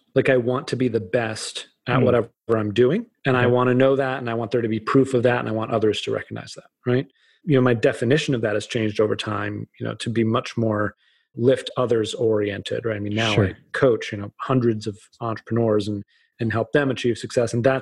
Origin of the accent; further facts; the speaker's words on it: Massachusetts, United States; I grew up outside of Boston.